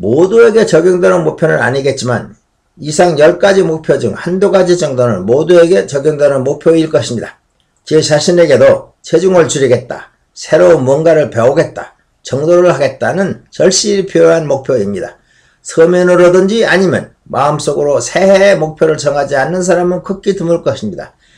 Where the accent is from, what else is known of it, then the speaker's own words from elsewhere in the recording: South Korea; 제가 한국인임이 자랑스럽다는 느낌을 줍니다. 1년 만에 다시 찾아온 고국이지만